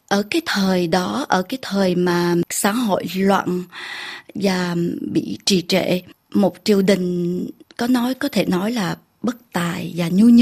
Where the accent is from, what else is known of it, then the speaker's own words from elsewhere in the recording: My Tho, Tiền Giang, Vietnam; sinh trưởng ở Mỹ Tho, và Mỹ Tho là cái nôi của đàn ca tài tử. Thì hồi mà … nhỏ xíu xíu thì đã nghe ba … ru những cái điệu đàn ca tài tử này.